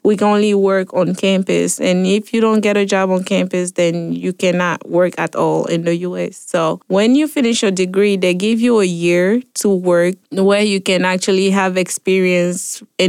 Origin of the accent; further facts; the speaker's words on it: Côte d’Ivoire; moved away as an adult; I grew up in Ivory Coast, and I used to come here to the U.S. for vacation in the summertime.